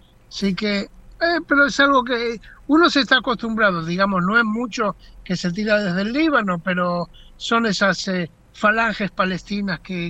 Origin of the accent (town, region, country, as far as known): Argentina